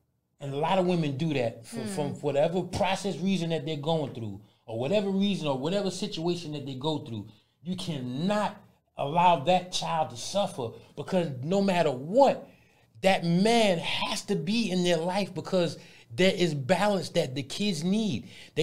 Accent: New York, United States; York. I'm from the NY.

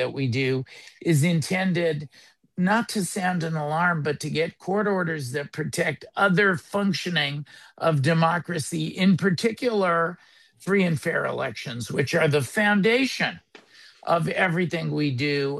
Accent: Los Angeles, California, United States; first language Yiddish; English is a second language; I grew up in a Yiddish-speaking home in Los Angeles, actually, where you are. English is not my first language, so often I find, particularly now that I'm in this my 60s, that the first language comes to mind.

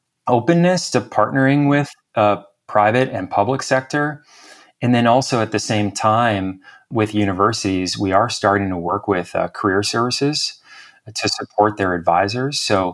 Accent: Canada; I'm from Canada originally, so I'm extremely knowledgeable about the policies up here.

